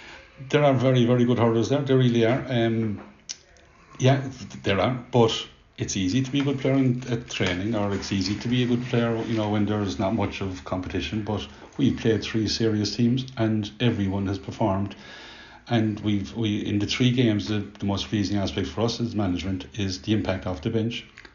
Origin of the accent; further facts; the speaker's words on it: Blackrock, County Cork, Ireland; I'm originally from Blackrock, so I know all about Douglas.